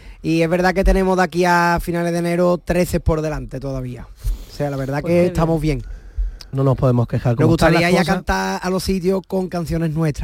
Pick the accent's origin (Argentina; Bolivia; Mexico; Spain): Spain; Pilar de la Horadada, Valencian Community; now in Lebrija, Spain; Soy de Alicante, un pueblo de Alicante, tengo que decirlo, Pilar de la Horadada, que si no luego me riñen. Y vivo ya pues desde 2013 en Lebrija.